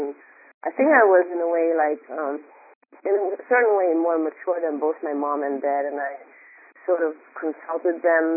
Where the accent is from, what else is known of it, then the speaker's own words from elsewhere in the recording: Hungary; I grew up in Hungary in a socialist country during the time of socialism, so making money was really not something that people were able to do.